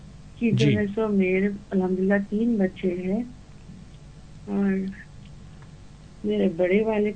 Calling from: California, United States; میں کیلیفورنیا سے بول رہی ہوں, میں رہتی ہوں کینیڈا میں. میں میری امی کے پاس آئی ہوں

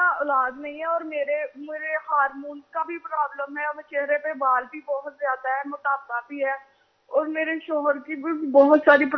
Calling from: Italy; جی میں اٹلی سے بول رہی.

